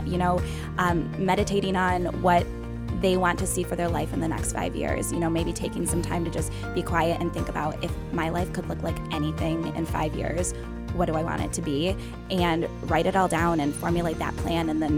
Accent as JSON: {"language": "English", "town": "Bay City", "country": "United States", "tie": "born or raised there", "said": "So I grew up in Bay City, which is a couple hours north of here"}